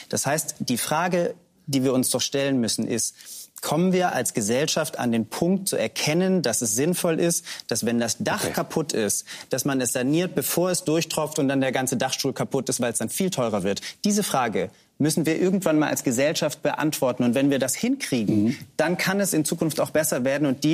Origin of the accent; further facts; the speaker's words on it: Berlin, Germany; Ich komme aus Berlin.